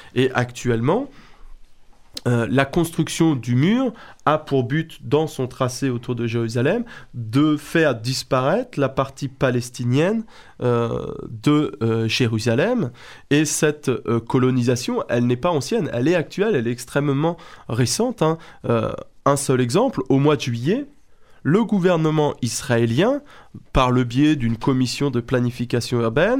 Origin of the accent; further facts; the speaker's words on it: France; Et ici, nous, en tant que Français